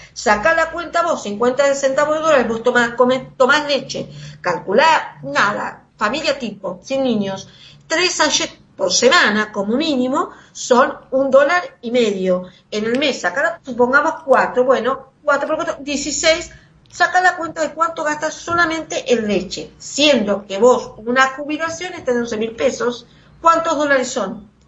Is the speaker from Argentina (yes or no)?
yes; Argentina; en mi país, por ejemplo, hay una ley de emergencia alimentaria. Se le pidió al presidente que hiciera un decreto, y el presidente, ¿sabes qué es? Mauricio Macri